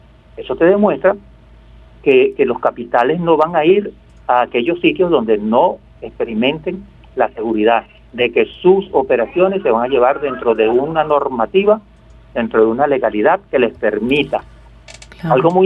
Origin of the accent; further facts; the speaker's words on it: Valencia, Carabobo, Venezuela; also born or lived in Barquisimeto; yo soy de origen barquisimetano, por cierto, pero claro, yo me fui muy joven a Valencia y hoy en día, pues, evidentemente que soy más valenciano que barquisimetano.